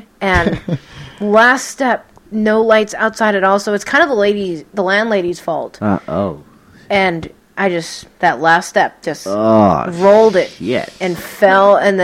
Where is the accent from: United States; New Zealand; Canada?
Canada; And I am from Canada.